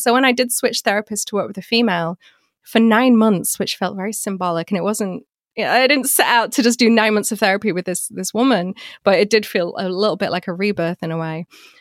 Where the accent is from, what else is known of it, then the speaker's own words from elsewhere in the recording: United Kingdom; I keep harking back to the fact that I'm British